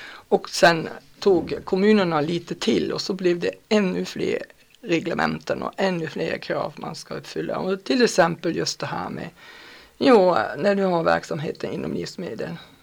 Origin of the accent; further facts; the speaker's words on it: Germany; moved away as an adult; now in Sweden; där man själv är engagerat i politiken här i Sverige som tysk invandrare